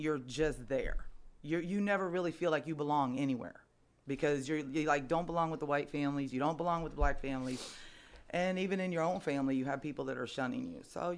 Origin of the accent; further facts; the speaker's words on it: San Diego, California, United States; California.